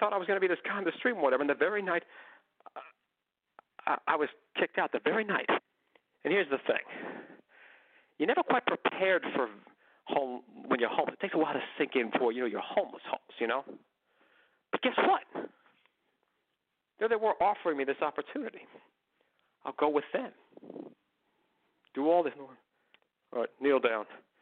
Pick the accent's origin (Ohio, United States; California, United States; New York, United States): California, United States; McKinleyville; I've been all over, but like everybody, every other person, I got pride from my hometown.